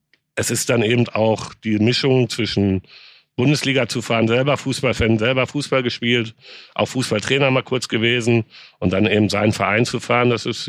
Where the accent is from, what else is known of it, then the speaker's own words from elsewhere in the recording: Dortmund, North Rhine-Westphalia, Germany; Ich bin Dortmunder.